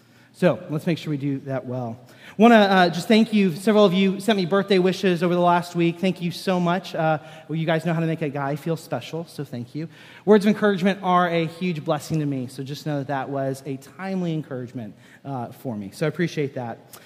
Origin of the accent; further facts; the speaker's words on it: Kenya; I grew up with him in Kenya.